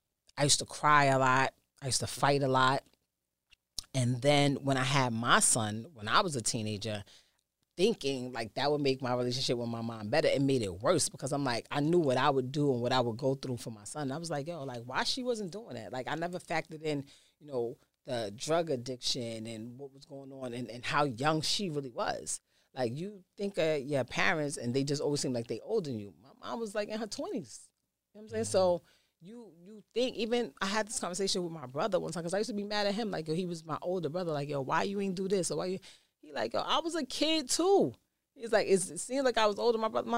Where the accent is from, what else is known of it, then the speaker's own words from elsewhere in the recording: Queens, New York, United States; also born or lived in Bronx; I grew up here in Queens for, like, my whole high school up until I was probably, like, right before I met … And I moved back to the Bronx